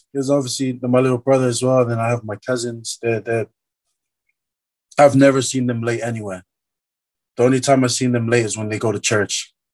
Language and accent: English; United States; born there; moved away; also born or lived in Tonga / England; I was born here in the States.